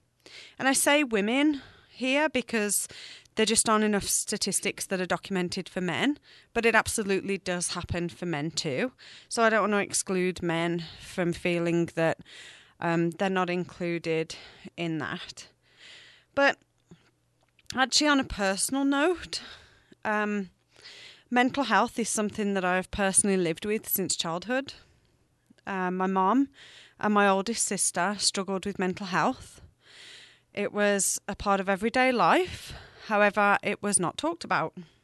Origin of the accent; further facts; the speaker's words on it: England, United Kingdom; moved away as an adult; now in Canada; I was born and raised in England, and I emigrated to Canada 8 years ago.